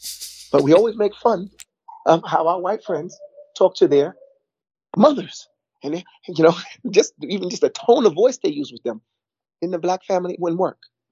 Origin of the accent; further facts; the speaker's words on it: New York, United States; I'm a New Yorker. Most New Yorkers speak Spanish as our second language, but it's not even our second language. We learned it the same time we learned English.